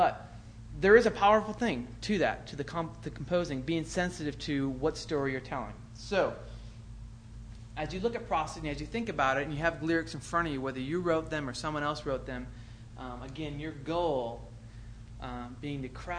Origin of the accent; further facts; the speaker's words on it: Wisconsin, United States; I wasn't raised on jazz. I'm from Wisconsin, so I was raised on like polka and all the German European stuff.